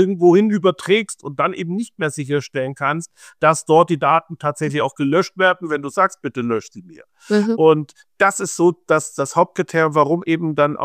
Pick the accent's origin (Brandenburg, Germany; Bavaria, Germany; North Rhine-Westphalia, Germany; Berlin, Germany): Bavaria, Germany; Augsburg; Ja, ich bin 1976 in Augsburg geboren, ein waschechter Augsburger sozusagen